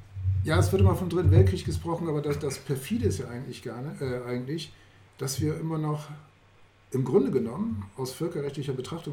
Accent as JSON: {"language": "German", "region": "Northern Germany", "country": "Germany", "said": "ich komme doch aus Norddeutschland, da sind lauter Protestanten."}